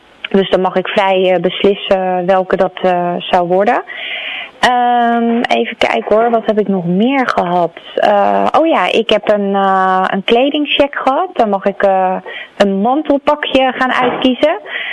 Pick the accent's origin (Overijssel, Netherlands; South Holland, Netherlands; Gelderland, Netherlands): South Holland, Netherlands; Rotterdam; Nee, ik kom zelf niet uit Capelle. Ik kom zelf uit Rotterdam-IJsselmonde.